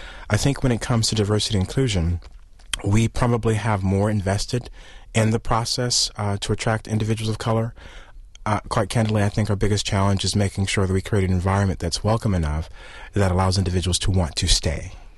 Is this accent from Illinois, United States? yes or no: yes; Chicago, Illinois, United States; now in Madison, United States; so I'm from Chicago, so I'll just personally say I miss my Chicago radio stations.